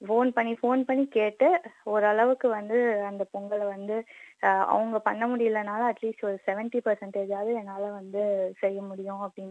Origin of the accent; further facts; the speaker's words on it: Chennai, Tamil Nadu, India; now in Australia; நான் இங்க ஆஸ்திரேலியால கடந்த 3 வருஷமா இருக்கேன். அதுக்கு முன்னாடி வந்து நான் பிறந்து வளர்ந்தது எல்லாமே சென்னை.